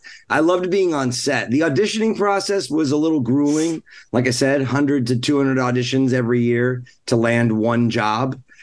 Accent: Capitola, California, United States; also born or lived in Las Vegas; I was born in Las Vegas. I only lived there for a couple of years, and then I moved to Northern California. My mom grew up in San Jose, but then I moved to Santa Cruz. So I lived in Capitola till I was about

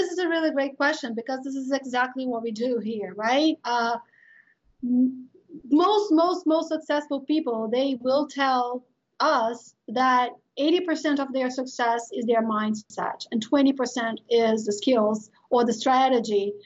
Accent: Brazil; English is a second language; I mean, if you notice my accent, I am Brazilian. So I come from Brazil

